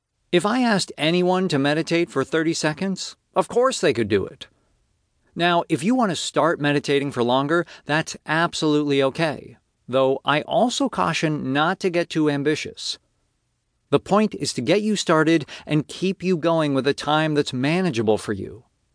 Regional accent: Massachusetts, United States; moved away as an adult; also born or lived in Los Angeles, United States; I grew up in Massachusetts, then moved to Los Angeles for college and lived there for a number of years before deciding to travel more.

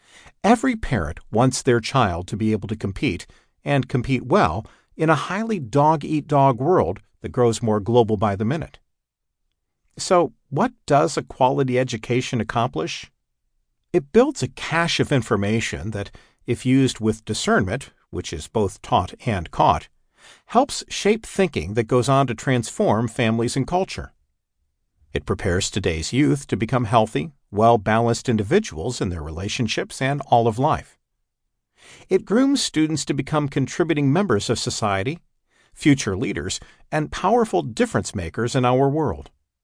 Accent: Buffalo, New York, United States; I grew up in the Buffalo, New York area in a very modest home with two working parents

